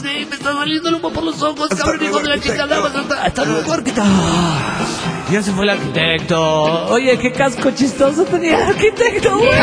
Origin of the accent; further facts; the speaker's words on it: Cancún, Quintana Roo, Mexico; Recuerden, yo soy el arqui de Cancún, soy arquitecto.